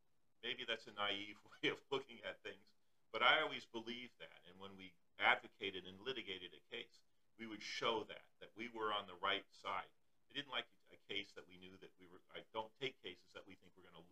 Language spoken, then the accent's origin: English; Miami, Florida, United States; also born or lived in France / United Kingdom; I was born in Miami and raised in the South Florida area, and I lived in France and in the United Kingdom, so I have experience living outside of the United States.